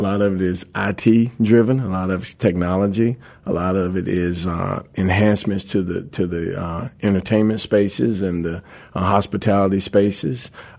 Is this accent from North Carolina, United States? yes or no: yes; Greensboro, North Carolina, United States; we compete with Greensboro, my hometown.